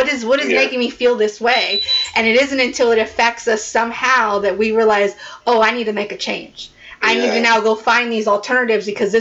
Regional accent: New Jersey, United States; now in Texas, United States; I get it all the time because I'm from Jersey, so I moved to Texas, and they're like, oh, Texas changed you.

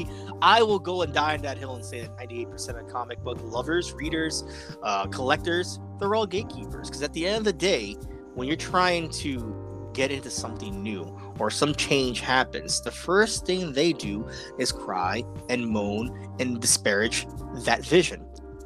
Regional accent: New York City, New York, United States; growing up in the Bronx and seeing that, you know, predominantly a mixed area

